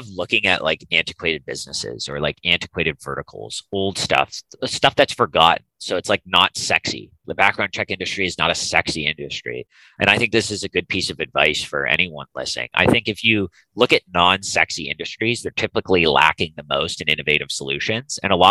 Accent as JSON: {"language": "English", "town": "Toronto", "region": "Ontario", "country": "Canada", "tie": "born or raised there", "said": "I grew up in Toronto and I've moved around. I've spent time in Florida. I just got back from Florida. But yeah, base camp was Toronto for most of my life."}